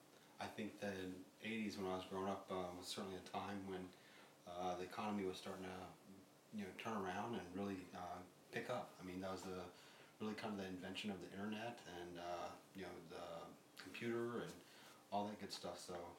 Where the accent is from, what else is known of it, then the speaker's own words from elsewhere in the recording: Okinawa, Japan; I pretty much grew up in the 80s. And I would say that the 80s was, for me, I'm growing up in Okinawa